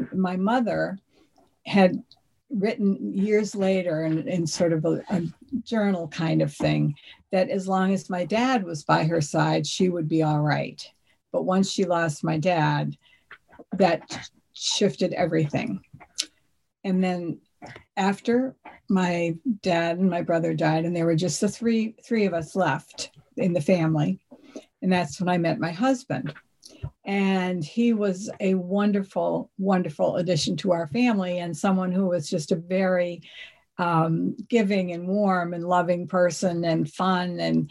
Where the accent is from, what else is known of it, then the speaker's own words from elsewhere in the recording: Hingham, Massachusetts, United States; I grew up in Hingham, a lovely town on the South Shore of Massachusetts, and I was part of a family of five.